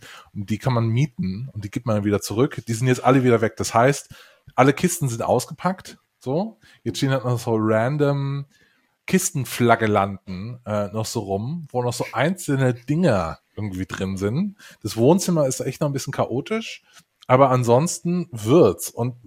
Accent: West Germany, Germany; ich bin ja ein Westdeutscher und ich habe zu den östlichen Bundesländern keine so innige Beziehung als jemand, der daherkommt.

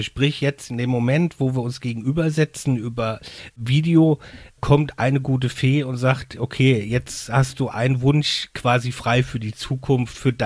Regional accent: Mainz, Rhineland-Palatinate, Germany; Ich meine, also ich bin ja Mainzer

